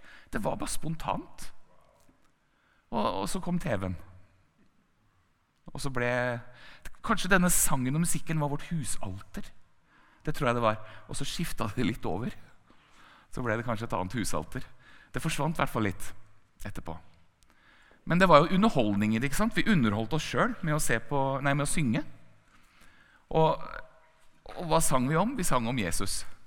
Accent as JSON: {"language": "Norwegian", "town": "Moss", "region": "Østfold", "country": "Norway", "tie": "born or raised there", "said": "Så jeg tok med meg gitaren nede i Gågata i Moss, der jeg vokste opp"}